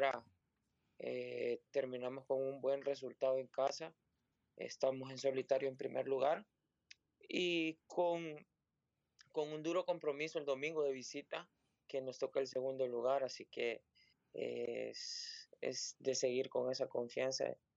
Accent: El Salvador; creo que por nuestra cultura como salvadoreños, nos atacamos tanto

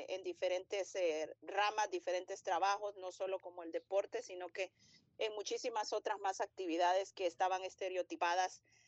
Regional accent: Honduras; pero hasta el momento para lo que me estoy preparando es acá en Honduras.

